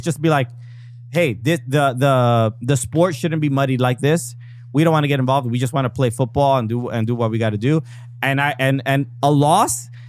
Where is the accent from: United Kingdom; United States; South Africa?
United States; I'll be honest, even as an American, as a USMNT fan